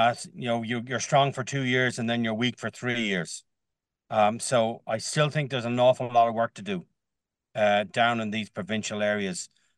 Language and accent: English; Wexford, Leinster, Ireland; I'm from Wexford myself, live down there.